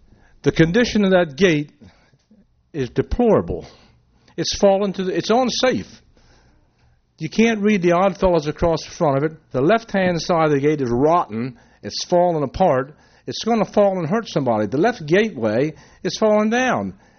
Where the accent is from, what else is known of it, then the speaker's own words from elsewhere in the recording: Smyrna, Delaware, United States; I was born in Smyrna, probably what you call an old homegrown tomato. I sat on here 15 years, been involved in the fire company 50-some years, and I'm proud to be from Smyrna.